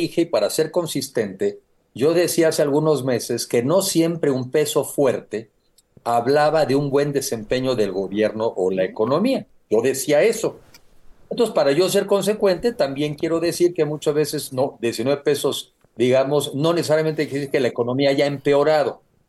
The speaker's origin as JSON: {"language": "Spanish", "country": "Mexico", "said": "hay que estar cuidadosos y ser responsables como mexicanos"}